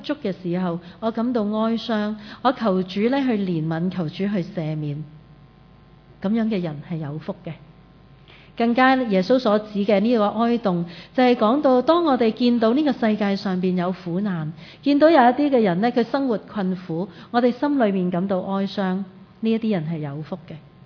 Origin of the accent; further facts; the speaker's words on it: Hong Kong; 可能我们都是香港的人，我们都很少去经历很肚饿的这个境况